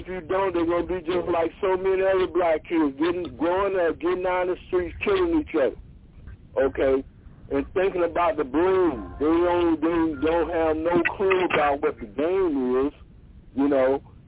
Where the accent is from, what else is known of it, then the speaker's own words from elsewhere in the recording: Georgia, United States; Oh, man. I know I'm from Georgia.